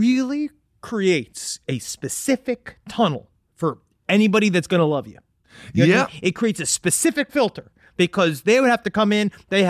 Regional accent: Queens, New York, United States; we had a problem in our basement toilet growing up in Queens where rats used to come up in it.

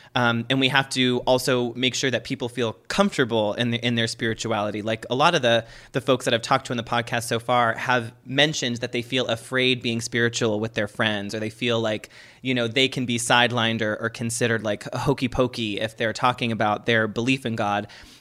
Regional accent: Boston, Massachusetts, United States; The Departed. I'm from Boston, honey.

